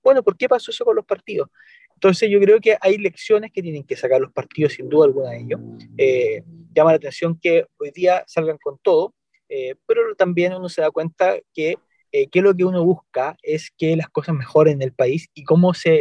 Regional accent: Chile; como chilenos

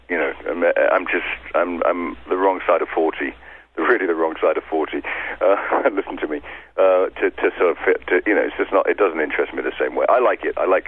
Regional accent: England, United Kingdom; I grew up in England

